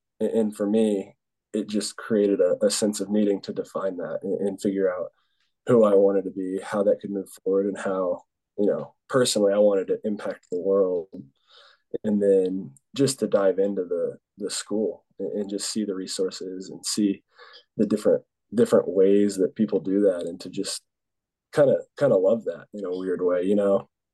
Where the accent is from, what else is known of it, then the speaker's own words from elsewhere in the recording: Denver, Colorado, United States; it only enhanced that because I'm from Denver originally.